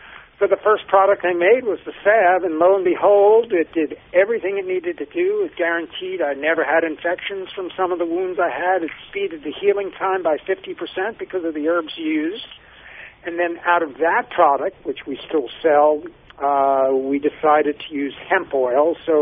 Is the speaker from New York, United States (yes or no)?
yes; New York, United States; Has little vignettes of my mother talking about me growing up in New York